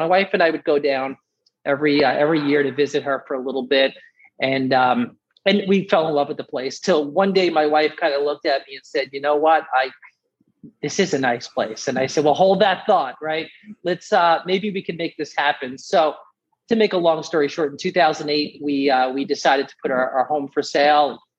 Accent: Staten Island, New York, United States; also born or lived in Brooklyn; now in Florida, United States; I mean, I was born in Brooklyn and grew up in Staten Island, New York, and very close-knit family.

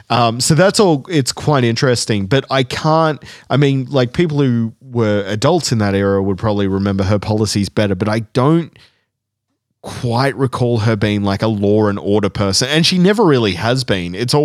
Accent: Australia; I can tell you this on behalf of as an Australian man, I don't need her fucking defending me.

